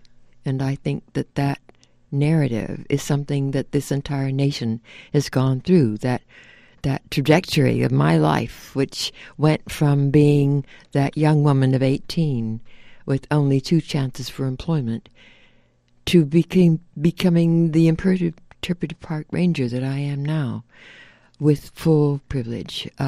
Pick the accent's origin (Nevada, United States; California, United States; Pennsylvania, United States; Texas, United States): California, United States; Because I grew up in California. I grew up from the age of six through the time that I became a union clerk in that union hall at 20, so that I pretty much grew up as a second generation Californian